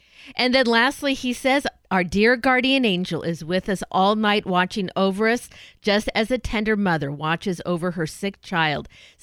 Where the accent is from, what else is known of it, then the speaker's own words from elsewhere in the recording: San Diego, California, United States; I'm from San Diego. Of course I can believe that all your teams lose.